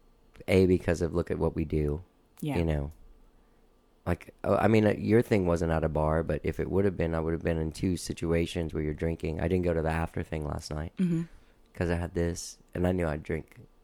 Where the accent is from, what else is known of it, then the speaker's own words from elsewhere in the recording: Cuba; Look, I'm Cuban and I just turned out like this.